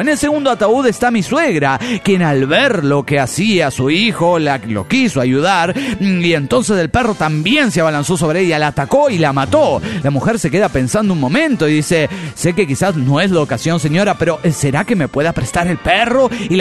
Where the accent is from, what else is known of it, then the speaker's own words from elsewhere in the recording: Netzahualcoyotl, State of Mexico, Mexico; de Netzahualcoyotl.